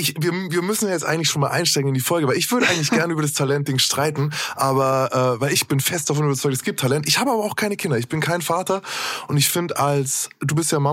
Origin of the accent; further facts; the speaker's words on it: Nuremberg, Bavaria, Germany; ich bin Nürnberger.